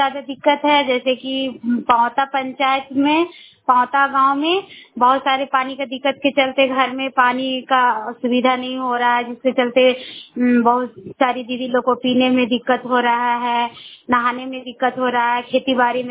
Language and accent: Hindi; Barka Gaon, Jharkhand, India; मैं बड़का गांव की रहने वाली हूँ, लेकिन मैं हजारीबाग से बोल रही हूँ।